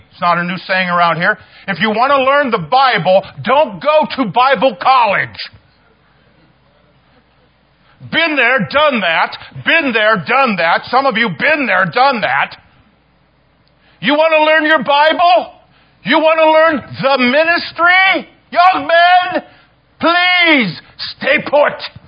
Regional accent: Ohio, United States; When I was a kid, growing up in Ohio, I'll be honest with you, I was afraid of police officers.

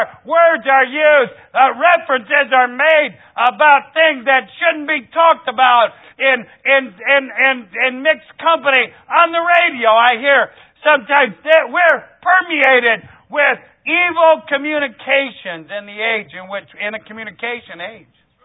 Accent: Midwest, United States; accent: Midwestern; I could tell they were thinking, you know, my Midwestern accent was a little odd

